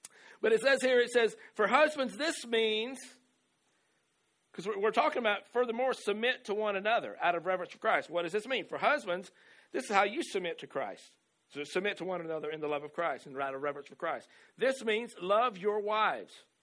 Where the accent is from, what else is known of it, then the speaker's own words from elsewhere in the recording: Alabama, United States; I've never been a farm boy, but I am from Alabama.